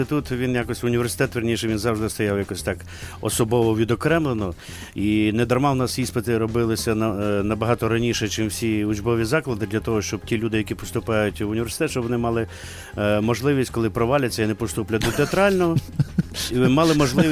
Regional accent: Carpathians, Ukraine; Я виріс, народився в Карпатах, і для мене 20 градусів тепла в літі – це сама найкраща температура, яка тільки може бути.

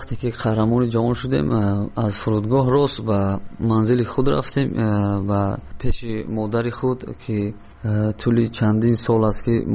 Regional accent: Dushanbe, Tajikistan; من 5 ژانویه سال 1990 در شهر دوشنبه به دنیا اومدم.

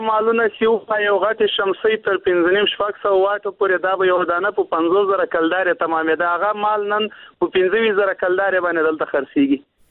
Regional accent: Afghanistan; now in Karachi, Pakistan; په پاکستان کې موږ مېشت افغانان یو د مهاجرت ژوند تیرو

